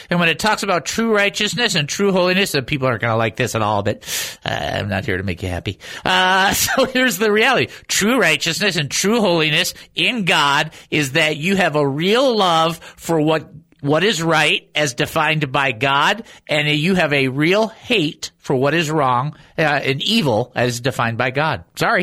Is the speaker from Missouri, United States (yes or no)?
no; Southfield, Michigan, United States; also born or lived in Detroit; Now, I am from Detroit. I grew up in Southfield, Michigan at 25735 or 25730 Catalina Drive. I went to Adler Elementary.